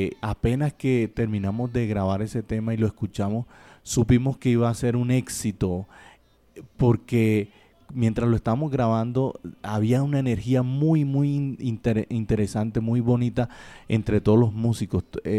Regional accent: Cartagena, Bolívar, Colombia; also born or lived in Ibagué; yo viví toda mi vida en Cartagena, mis padres, pero no soy de Cartagena. y amo a Cartagena. Cartagena, me crié ahí y me gusta el cucayo y el pescado y el patacón. Pero yo nací en Ibagué. Mis padres también son de Ibagué

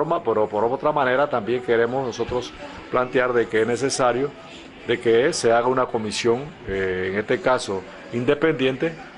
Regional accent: Panama; como todo panameño, nuestra solidaridad con el medio independiente del país

